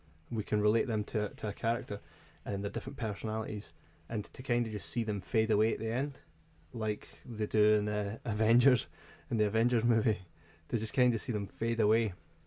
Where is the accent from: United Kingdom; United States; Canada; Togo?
United Kingdom; Scotland; we're Scottish, we get the banter, we get the community